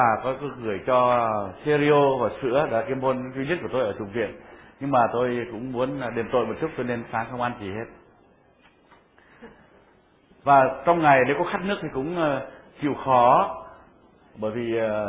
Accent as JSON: {"language": "Vietnamese", "region": "Central Vietnam", "country": "Vietnam", "accent": "Central Vietnamese", "said": "Tôi là người Trung, mặc dù có học với các thầy Hà Nội lâu, nhưng mà cái giọng nói của tôi vẫn là giọng nói miền Trung"}